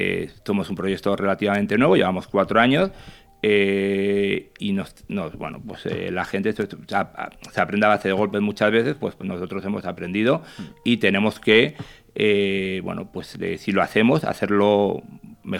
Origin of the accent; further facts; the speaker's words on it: Vitoria, Basque Country, Spain; now in Valencia, Spain; yo soy de Vitoria, vivo en Valencia hace 10 años